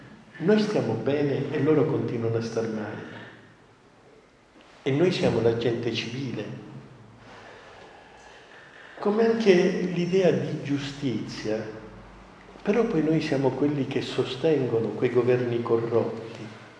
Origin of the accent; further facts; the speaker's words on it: Messina, Sicily, Italy; io sono di Messina, originario di Messina